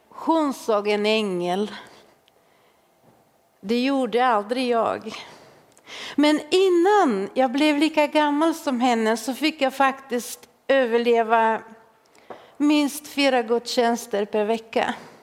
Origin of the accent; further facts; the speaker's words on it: Bulgaria; Jag kommer från Bulgarien. Och på min tid i Bulgarien under kommunisttiden så fanns det ingen söndagsskola.